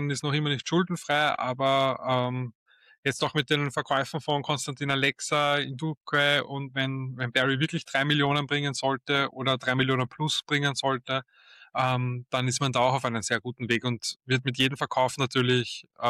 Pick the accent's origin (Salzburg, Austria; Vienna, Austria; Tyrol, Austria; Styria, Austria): Vienna, Austria; als Wiener